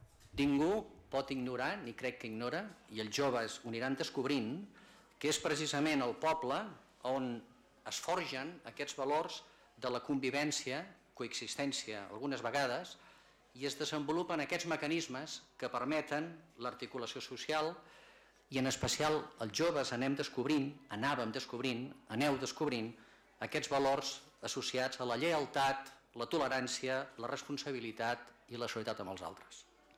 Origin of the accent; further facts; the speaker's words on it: L'Espluga de Francolí, Catalonia, Spain; per algú que està profundament orgullós de les seves arrels espluguines és quelcom que impregna i que incrementa a la vegada el meu deute d'agraïment amb el meu poble, amb l'Espluga.